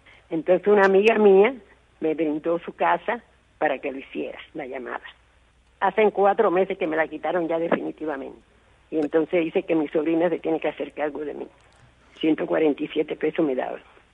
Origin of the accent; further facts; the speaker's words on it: Limonar, Matanzas, Cuba; Yo soy de Limonar. Yo tenía una chequera de 147 pesos, porque no soy jubilada, fui limpiadora de piso de casa de las personas de dinero. Y ahora tengo 88